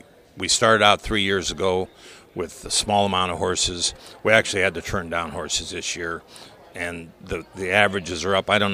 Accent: Newton, New Jersey, United States; I'm from Newton, New Jersey.

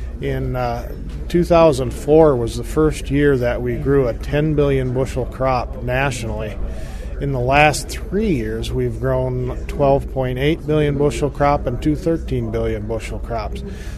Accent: Iowa, United States; I'm from Pulseville, Iowa, in northeast, very northeast Iowa

